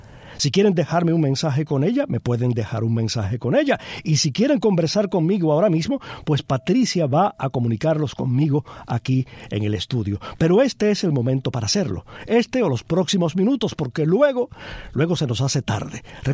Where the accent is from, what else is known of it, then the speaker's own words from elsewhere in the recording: Palma Soriano, Santiago de Cuba, Cuba; now in United States; Ya sabe cuánto me alegra saber que tenemos oyentes allí en Palma Soriano, mi pueblo.